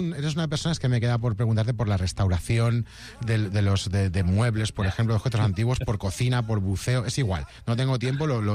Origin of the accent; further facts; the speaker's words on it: Castellón, Valencian Community, Spain; Yo he estado viéndoos en directo en Castellón. Yo soy de Castellón.